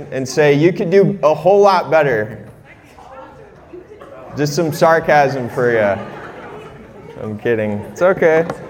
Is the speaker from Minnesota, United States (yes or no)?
yes; Austin, Minnesota, United States; I grew up in Austin, about 40 minutes away from here.